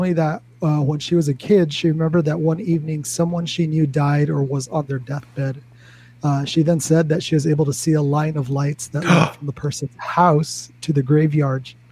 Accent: New Mexico, United States; As some of you know, I grew up in New Mexico, far, far from the roads of Wales

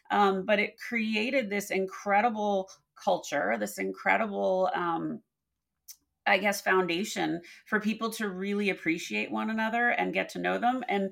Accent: New York, United States; So we grew up in Westchester.

